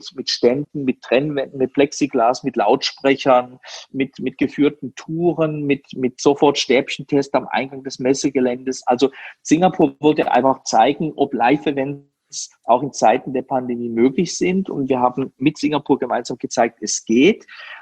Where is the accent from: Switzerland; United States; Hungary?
Switzerland; nicht nur als Schweizer, sondern eben auch mit Berlin im Hintergrund